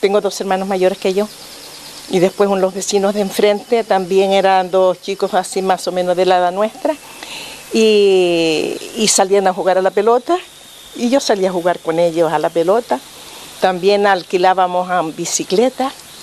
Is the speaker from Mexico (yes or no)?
no; Las Palmas, Canary Islands, Spain; also born or lived in Tenerife; now in Fuerteventura, Spain; Soy nacida en Tenerife, criada en Las Palmas y ahora vivo aquí. Vivo aquí porque yo desde pequeñita venía aquí a Fuerteventura con mi madre, que nosotros vivíamos en Las Palmas.